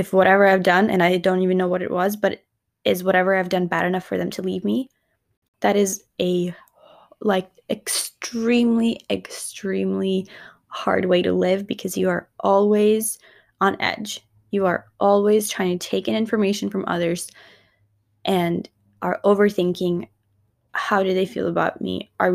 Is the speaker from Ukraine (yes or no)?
yes; Ukraine; Grew up in a culture, growing up in Ukraine, it's a culture that does value appearance.